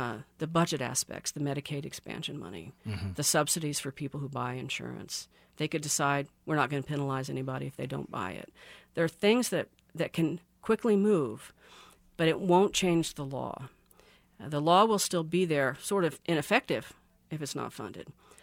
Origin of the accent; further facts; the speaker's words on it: Kansas, United States; I'm a Democrat from Kansas.